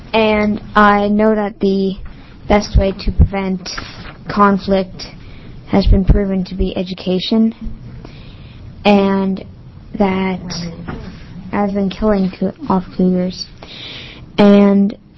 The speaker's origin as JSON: {"language": "English", "town": "Beaverton", "region": "Oregon", "country": "United States", "said": "Beaverton, Oregon."}